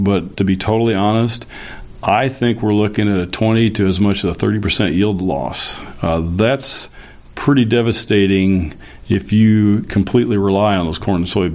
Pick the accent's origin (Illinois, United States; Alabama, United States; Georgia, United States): Illinois, United States; Morton; also canned right here in my hometown of Morton.